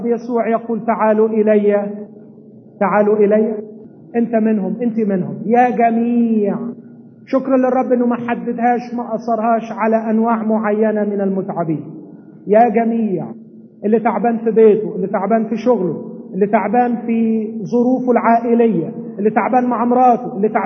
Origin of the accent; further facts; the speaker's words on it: Egypt; ودي بالمناسبة برضو عيب من عيوبنا كمصريين